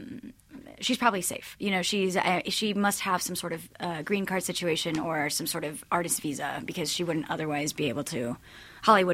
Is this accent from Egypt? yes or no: no; Mexico; moved away as an adult; now in United States; I don't quite feel at home in Mexico, and I don't quite feel at hom